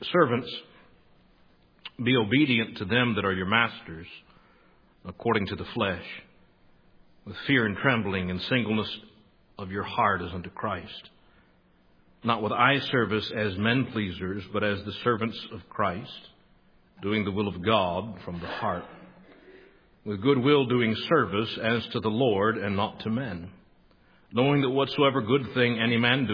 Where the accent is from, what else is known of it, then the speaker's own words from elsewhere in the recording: Youngstown, Ohio, United States; I grew up in the Youngstown area. My father pastored the First Baptist Church of McDonald, Ohio for 18 years. I was born there in St. Elizabeth's Hospital in Youngstown, lived there until I was a senior in high school.